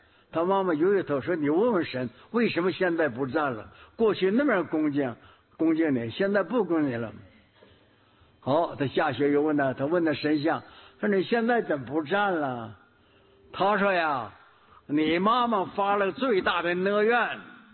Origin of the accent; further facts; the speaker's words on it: Northeast China, China; 我们东北人，东北的水土不好，牙齿都是黄的